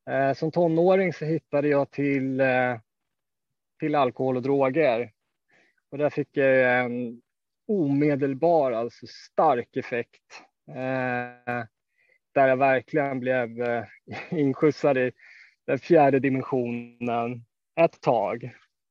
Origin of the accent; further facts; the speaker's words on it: Stockholm, Stockholm County, Sweden; Jag kommer från Stockholm. Jag växte upp utanför Stockholms södra förorter. Jag växte upp i ett svårt hem.